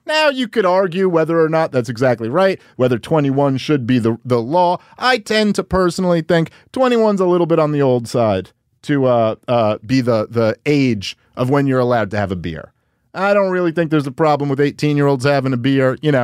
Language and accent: English; Brooklyn, New York, United States; Rogan's from Boston and I'm from Brooklyn.